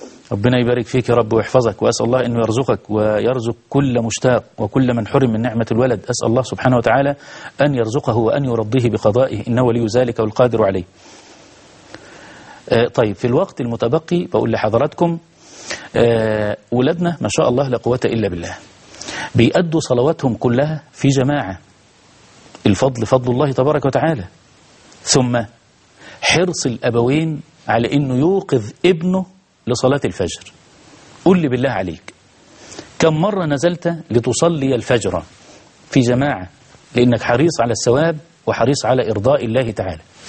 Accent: Egypt

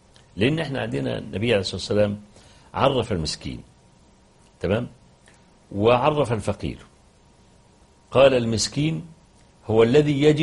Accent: Egypt; مثلا زي عندنا في مصر زي العتبة مثلا

